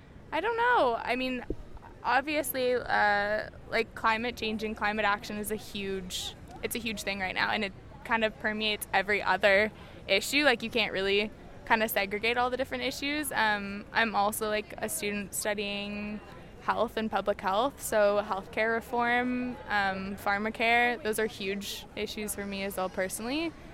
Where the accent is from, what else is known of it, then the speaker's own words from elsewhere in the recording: Ontario, Canada; I'm from Ontario.